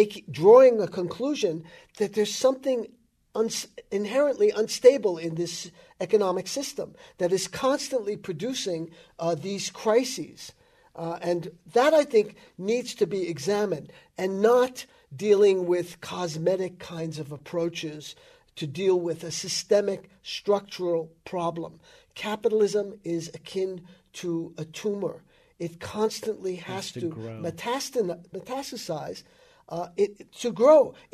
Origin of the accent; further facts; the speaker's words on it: Colorado, United States; Tell me about it. I'm from Colorado.